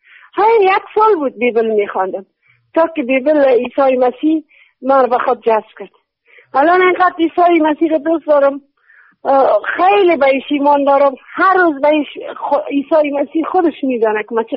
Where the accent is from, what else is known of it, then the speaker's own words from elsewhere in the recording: Afghanistan; now in Iran; من اصلا افغانی هستم ولی تو ایران زندگی کردم، یه خورده لهجه دارم ببخشید.